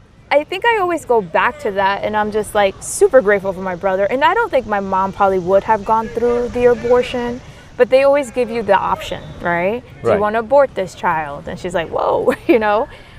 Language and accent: English; Stamford, Connecticut, United States; born there; Oh, I was born in Stamford, Connecticut.